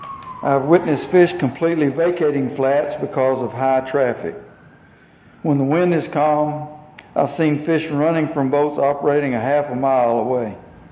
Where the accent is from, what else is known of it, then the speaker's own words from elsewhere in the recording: Texas, United States; I was born and raised in Calhoun County. I'm a rancher and a professional fly fishing guide.